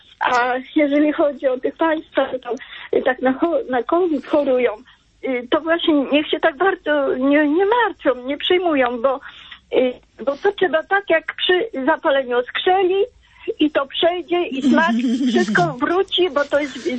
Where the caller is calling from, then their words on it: Legnica, Lower Silesian Voivodeship, Poland; Ja z Legnicy